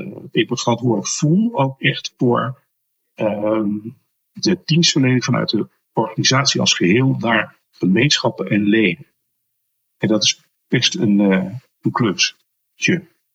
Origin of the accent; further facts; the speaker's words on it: Zoetermeer, South Holland, Netherlands; ik kom uit Soetermeer.